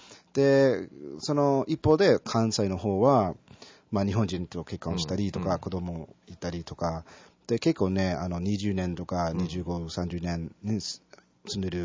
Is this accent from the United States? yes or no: no; Toronto, Ontario, Canada; also born or lived in Vietnam; now in Kyoto, Japan; その先にカナダ行って、はい、で、カナダの時は、小中で高校で、大学もカナダ一応行って、で、大学の時に、1年、コペンハーゲンで留学しました。